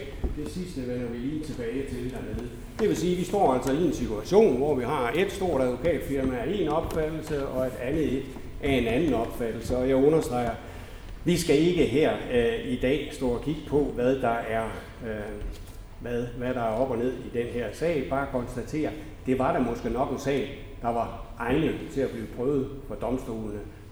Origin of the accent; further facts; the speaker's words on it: Jutland, Denmark; Jeg er fra Jylland, så jeg har ikke helt så store salærer i hovedet